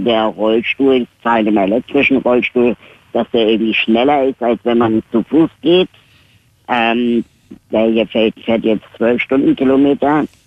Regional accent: Berlin, Germany; Aber wenn wir mal ehrlich sind, als Berliner braucht man kein Auto.

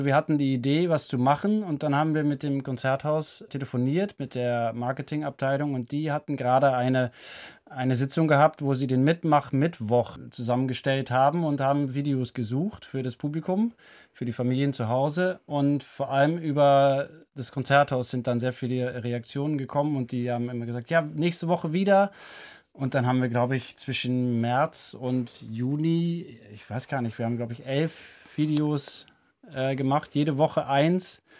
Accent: Netherlands; German is a second language; ich als Niederländer bin immer ein bisschen verwirrt

